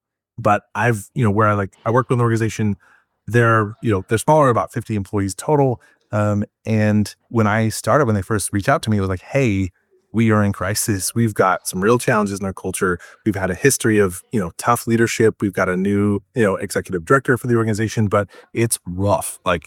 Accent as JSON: {"language": "English", "town": "Bellingham", "region": "Washington", "country": "United States", "tie": "born or raised there", "also_born_or_lived": "Vancouver, Canada", "lives_now": "Portland, United States", "said": "So I was born in Vancouver, Canada. So very close to Victoria. And my parents got divorced when I was like 10, 11, 12. So I moved down to Bellingham, which is up north of Seattle."}